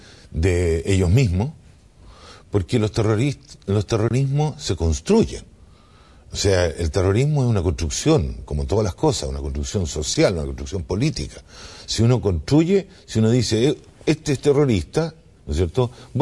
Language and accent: Spanish; Chile; tenemos derechos como ciudadanos chilenos, y tenemos derechos a la vez como pueblo indígena, como pueblo mapuche